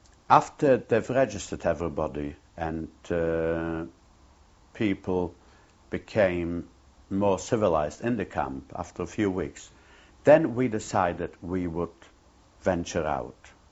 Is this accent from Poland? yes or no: yes; Lodz, Łódź Voivodeship, Poland; English is a second language; moved away; We're all from Poland. Two of them were from Lodz, from my own town.